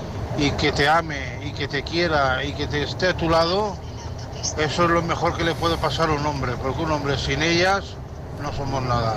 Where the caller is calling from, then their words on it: Santa Pola, Valencian Community, Spain; de Santa Pola, trabajando en el camión, como siempre.